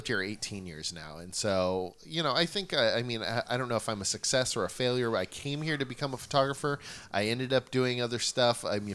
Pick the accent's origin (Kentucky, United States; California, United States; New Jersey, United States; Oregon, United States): Oregon, United States; No, I grew up in Oregon, and so I'm used to the cold.